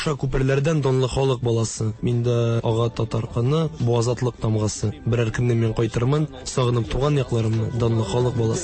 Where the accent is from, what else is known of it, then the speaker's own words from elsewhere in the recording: Kazan, Tatarstan, Russia; also born or lived in Tilesh; Үзім Қазаннан, мен Қазанда тудым, әмәдә ләкин җырларда Тілешінің дә туған ягым деп әйтәм әле. Чөнки балачагым шунда узды. Һәр җәй мин Тілешідә, ул мәдрәсәсендә уздырдым.